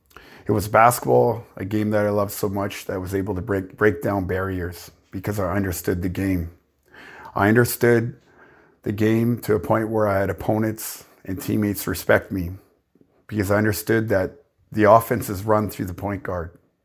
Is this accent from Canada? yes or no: yes; Canada; As Indigenous Canadian growing up, I'm all too familiar with the struggles we face as Indigenous people in Canada.